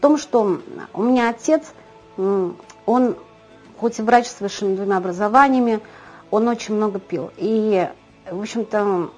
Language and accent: Russian; Ufa, Bashkortostan, Russia; я из Уфы.